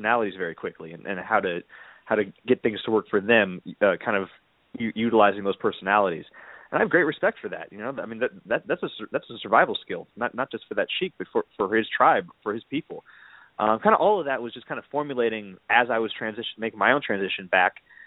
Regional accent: Nevada, United States; also born or lived in Honolulu; now in New York, United States; You know, I'd moved to New York, as Toby mentioned. You know, I'm originally from Nevada. The biggest city I'd lived in before was Honolulu

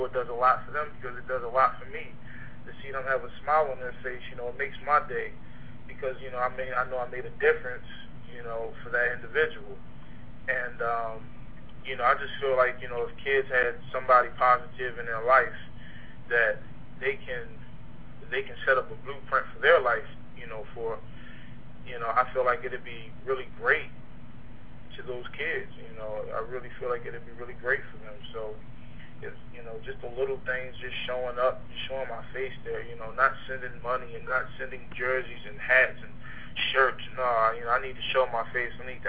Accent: Baltimore, Maryland, United States; Well, growing up where I did, I grew up in West Baltimore

